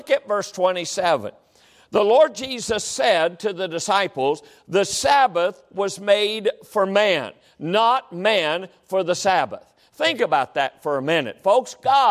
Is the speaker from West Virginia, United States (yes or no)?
yes; West Virginia, United States; I can remember when I was growing up in West Virginia that nothing was open on Sunday.